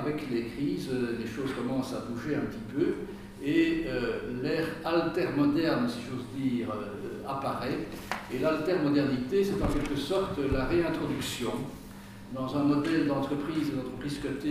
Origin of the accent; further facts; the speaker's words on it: Belgium; Chez nous, en Belgique